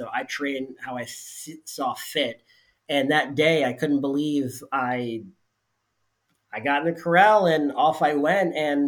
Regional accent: New Jersey, United States; And I came down from New Jersey to work at Walt Disney World.

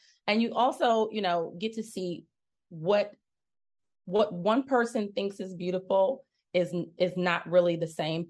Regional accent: Detroit, Michigan, United States; one of the things that helped me was growing up in Detroit where I was able to see, you know, a lot of Black people doing well, they were in leadership roles.

